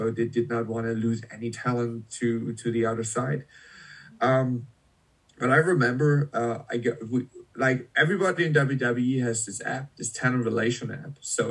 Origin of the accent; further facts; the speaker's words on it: Germany; I'm from Germany